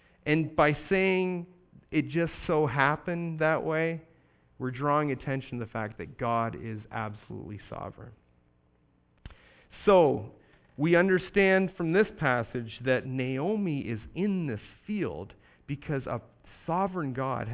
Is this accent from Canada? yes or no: yes; Canada; I'm coming there from Canada.